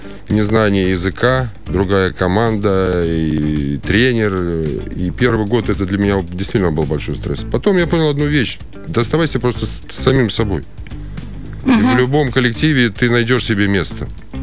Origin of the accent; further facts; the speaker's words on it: Western Belarus, Belarus; Да, я же сам родом из Западной Белоруссии, и у нас все время было, отец смотрел польское телевидение и музыка, и просто этот язык уже пошел изнутри.